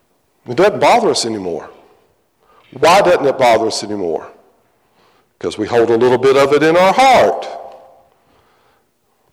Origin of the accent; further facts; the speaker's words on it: Charleston, United States; Now, for you young folks, I grew up in Charleston, and we had 2 telephones in the house.